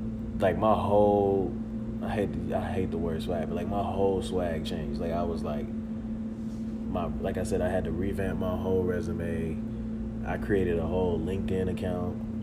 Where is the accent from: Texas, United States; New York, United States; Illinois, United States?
Texas, United States; I'm here from Texas. I'm transferring.